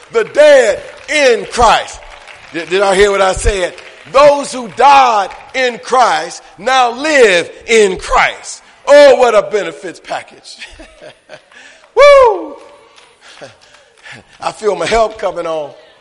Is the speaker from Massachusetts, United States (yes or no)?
no; Pontiac, Michigan, United States; in my hometown, right outside Detroit in Pontiac, Michigan